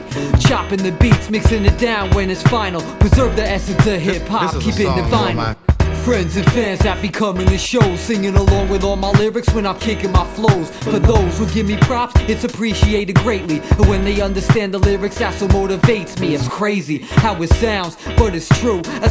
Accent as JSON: {"language": "English", "town": "White Plains", "region": "New York", "country": "United States", "tie": "born or raised there", "said": "Sob and Scraps and White Plains, that's my hometown."}